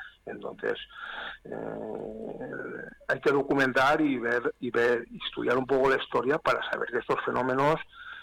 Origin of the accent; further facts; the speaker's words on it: Alberic, Valencian Community, Spain; yo soy de Alberic, que es un pueblo que está situado en la Ribera Alta, a orillas del río Júcar